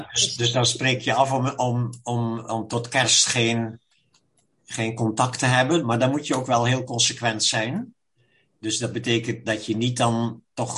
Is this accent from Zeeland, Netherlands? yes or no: yes; Zeeland, Netherlands; Ik ben van West-Zeeuws-Vlaanderen, maar dat is West-Vlaanderen, hè?